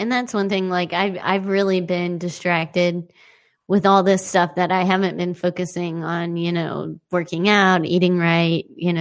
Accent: United States; you know, I'm an American, and if I know that this is good for me

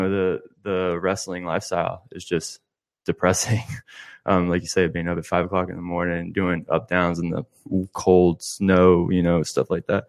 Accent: Ocoee, Florida, United States; It's small town, you know, my mother was an RN for like 25 years, grew up, I'm from Ocoee.

